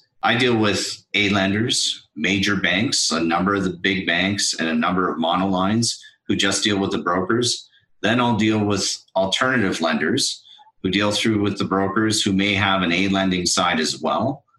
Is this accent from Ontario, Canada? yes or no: yes; Thornhill, Ontario, Canada; now in Calgary, Canada; I'm originally from Toronto. I grew up in Thornhill, Ontario, went to Western University in London, Ontario, to the Ivy Business School, used to run a transportation company, moved out to Calgary at a very young age